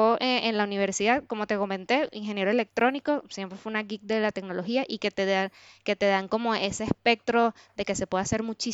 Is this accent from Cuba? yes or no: no; Venezuela; soy ingeniero electrónico y vengo de Venezuela.